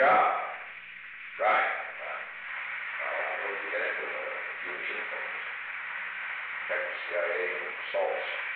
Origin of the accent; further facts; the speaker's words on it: California, United States; I'm from California.